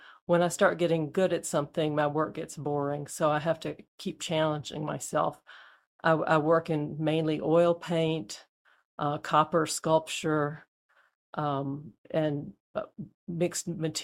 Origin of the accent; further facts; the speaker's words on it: Auburn, Alabama, United States; Well, I'm from Auburn, Alabama, went to college there.